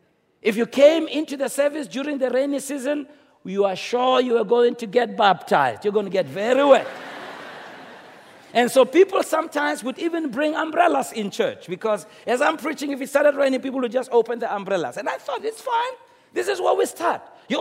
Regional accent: Soweto, Gauteng, South Africa; You know, I was raised in Soweto. My parents came into Soweto in the first year in which I was born, which is 1961. I was just a few months old, you know.

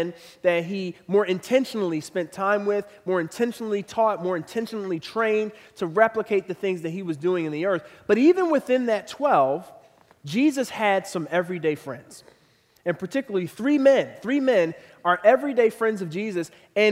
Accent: Philadelphia, Pennsylvania, United States; now in Cincinnati, United States; I learned about this when I moved to Cincinnati from Philadelphia. In Philly, have a lot of family there

